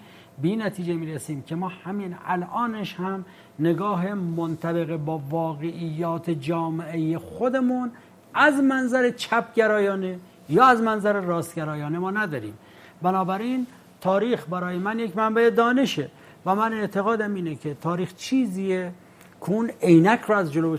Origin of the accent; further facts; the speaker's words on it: Iran; یعنی من به عنوان یک ایرانی رسالت من اینه که من فرهنگ خودم رو بشناسم، تاریخ خودم رو بشناسم.